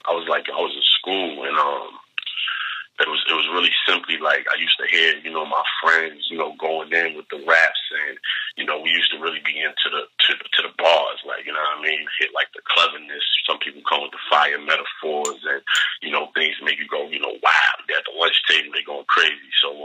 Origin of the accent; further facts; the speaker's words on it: Harlem, New York, United States; I'm from Harlem, I wasn't really with that kind of time